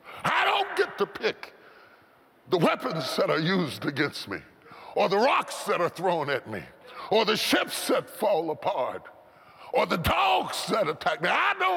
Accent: West Virginia, United States; I grew up in West Virginia.

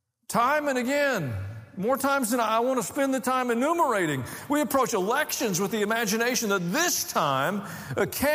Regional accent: the South, United States; Now, I grew up in the South.

